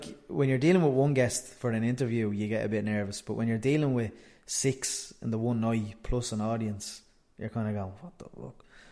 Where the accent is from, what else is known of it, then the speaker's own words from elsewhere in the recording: Ballybrack, County Dublin, Ireland; I was brought up in Ballybrack. My mother and father had me quite young. They were teenagers, and I lived primarily with my mother's parents